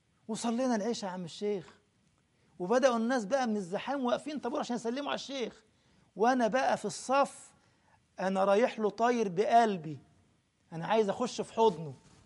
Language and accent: Arabic; Cairo, Cairo Governorate, Egypt; كنت بدرس تفسير القرآن في مسجد في منطقة اسمها الشرابية عندنا في القاهرة في مصر.